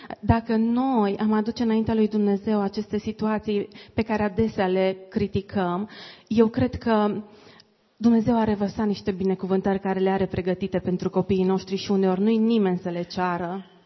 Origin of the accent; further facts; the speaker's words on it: Romania; noi ca români suntem foarte cârtitori